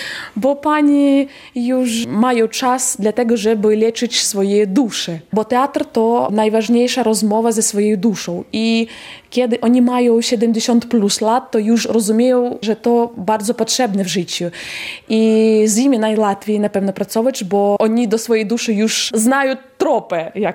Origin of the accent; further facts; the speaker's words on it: Ukraine; Polish is a second language; moved away as an adult; now in Poland; Przyjechałam z Ukrainy 7 miesięcy temu.